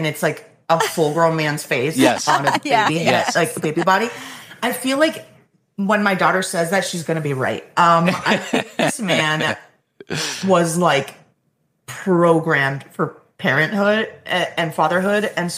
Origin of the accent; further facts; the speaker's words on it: Venezuela; Maybe growing up